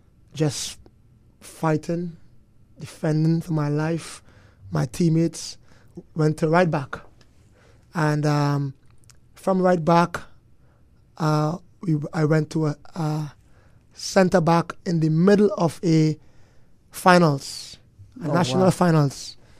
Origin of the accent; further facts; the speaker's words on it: Trinidad & Tobago; As a youth growing up in Trinidad, I was never on the best team.